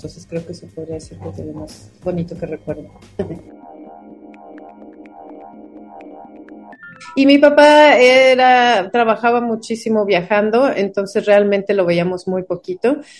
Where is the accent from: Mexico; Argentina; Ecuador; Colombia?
Mexico; Guadalajara, Jalisco; also born or lived in Mexico City; nací en la Ciudad de México, pero yo siempre digo que soy tapatía porque realmente es donde he vivido más tiempo de mi vida y mi corazón es tapatío, o sea, extraño. Ahora regresé otra vez a la Ciudad de México hace 3 años, pero la verdad es que extraño mucho Guadalajara.